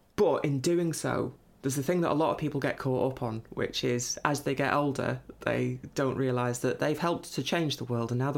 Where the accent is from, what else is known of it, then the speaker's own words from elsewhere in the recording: North West England, United Kingdom; I grew up in Lancashire